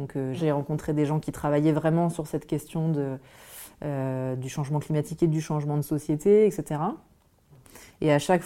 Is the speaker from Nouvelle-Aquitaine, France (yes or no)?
no; Auvergne-Rhône-Alpes, France; Alors, j'ai grandi en Auvergne, en fait, dans une famille assez, dans un milieu assez préservé, je dirais. J'ai grandi dans une petite ville, vraiment très proche de la campagne, etc. J'ai vécu là-bas pendant 19 ans. Et ensuite, je suis partie à Grenoble faire mes études à Sciences Po.